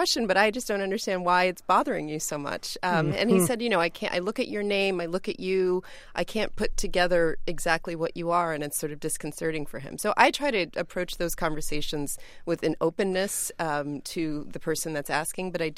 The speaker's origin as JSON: {"language": "English", "region": "New York", "country": "United States", "tie": "born or raised there", "said": "I'm a, you know, Puerto Rican woman from New York, born and raised in New York, but my ethnic background is Puerto Rican."}